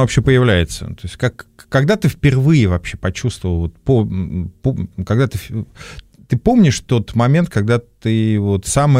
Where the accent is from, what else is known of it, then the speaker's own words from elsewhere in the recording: Krasnodar Krai, Russia; Кубань я все детство провел на Кубани